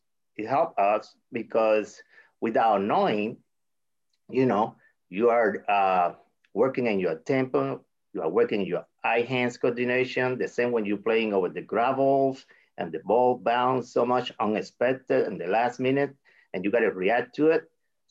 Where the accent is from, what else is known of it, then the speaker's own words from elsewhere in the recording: Cuba; Growing up in Cuba, your parents, the first thing to do is take you to the baseball field.